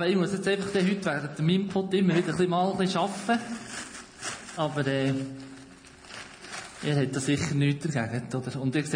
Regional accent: Brienz, Bern, Switzerland; also born or lived in Biel; Also, ich habe so ein richtiges Kuderwelsch. Ich bin in Brienz aufgewachsen, das ist im Berner Oberland. Und ja, das ist so ein bisschen, vielleicht noch 60% ist übrig geblieben von dem. Ich bin eine Zeit lang in Biel gewohnt. 6 Jahre lang

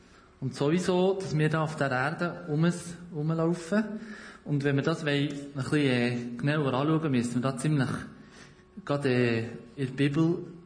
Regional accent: Brienz, Bern, Switzerland; also born or lived in Biel; Also, ich habe so ein richtiges Kuderwelsch. Ich bin in Brienz aufgewachsen, das ist im Berner Oberland. Und ja, das ist so ein bisschen, vielleicht noch 60% ist übrig geblieben von dem. Ich bin eine Zeit lang in Biel gewohnt. 6 Jahre lang

